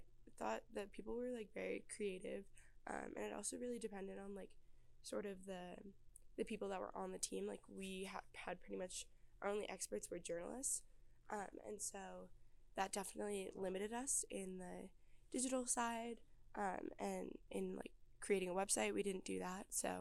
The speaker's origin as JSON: {"language": "English", "region": "East Coast", "country": "United States", "said": "So even where I'm from, like I'm from the East Coast, New York, New Jersey area, that would be awesome to see that."}